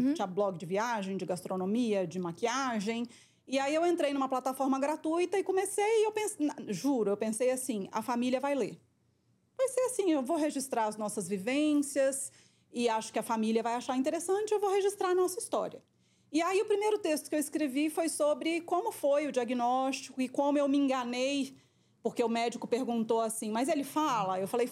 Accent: Minas Gerais, Brazil; moved away as an adult; now in São Paulo, Brazil; Eu vim para São Paulo para trabalhar em multinacional. Eu sou mineira, ainda tenho um tiquinho de sotaque, né?

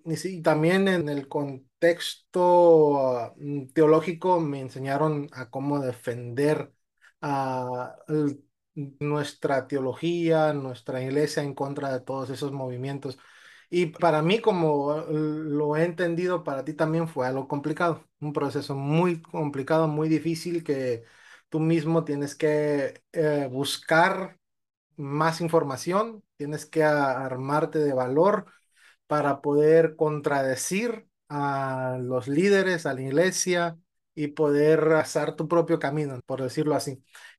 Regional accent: United States; porque crecí en Estados Unidos

